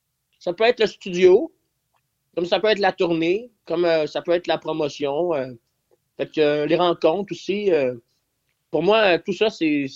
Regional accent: Longueuil, Quebec, Canada; Ouais, mais moi, je viens de Longueuil.

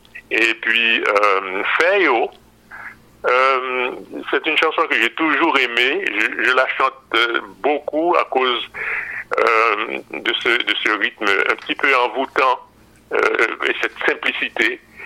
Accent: Haiti; now in France; Et puis, quand j'ai quitté Haïti, quand je suis allé en France, j'ai continué dans cette lancée de musique populaire aussi

